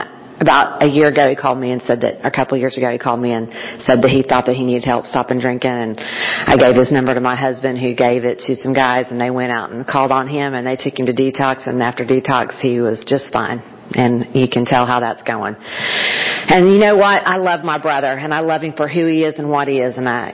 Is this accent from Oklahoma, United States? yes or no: yes; Oklahoma, United States; You know, I'm from Oklahoma. We're a football state.